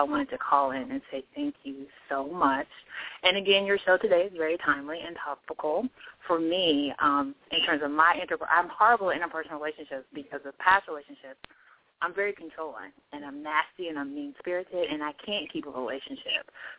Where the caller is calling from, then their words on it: Silver Spring, Maryland, United States; I'm calling from Silver Spring, Maryland.